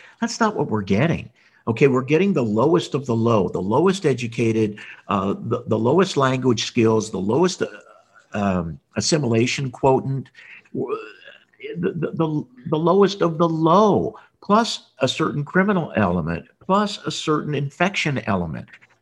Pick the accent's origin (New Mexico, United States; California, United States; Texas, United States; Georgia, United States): California, United States; moved away; you know, let's just say, you know, because we're formerly from California.